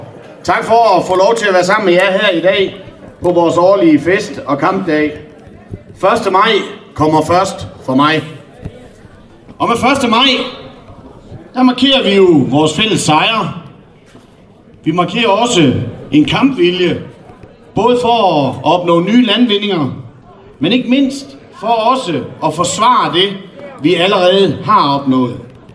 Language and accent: Danish; Esbjerg, Region of Southern Denmark, Denmark; Den skal lidt højere op, fordi jeg kommer jo fra Esbjerg.